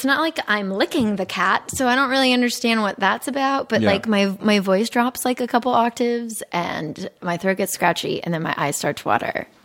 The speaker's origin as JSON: {"language": "English", "town": "Phoenix", "region": "Arizona", "country": "United States", "tie": "born or raised there", "said": "I grew up in Arizona."}